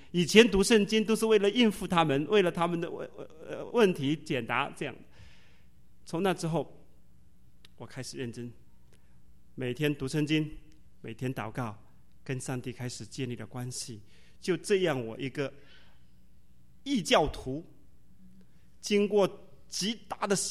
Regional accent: Ningbo, Zhejiang, China; also born or lived in Changchun; 我是在宁波长大，那我到了东北

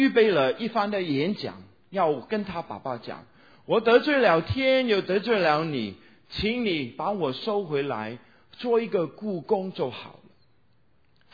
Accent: Guangdong, China; 我们广东人叫阻住地球转

